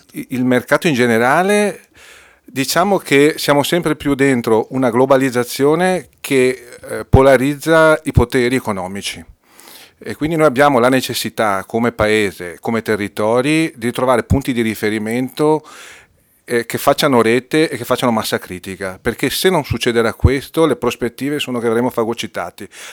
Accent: Potenza, Basilicata, Italy; born there; now in Montebelluna, Italy; E io sono nato a Potenza, quindi un paese di montagna.

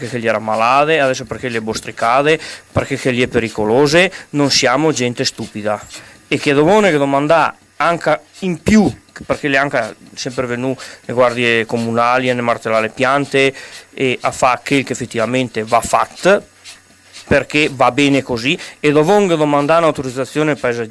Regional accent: Montanaro, Piedmont, Italy; Guarda, sono da Montanaro fortemente offeso da questa cosa

